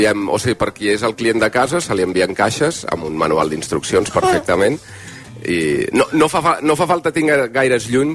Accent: Mataró, Catalonia, Spain; Soc de Mataró. I el producte del Maresme surt molt bo.

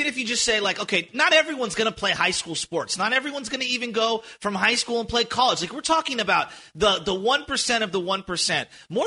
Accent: San Francisco, California, United States; When I was growing up in San Francisco

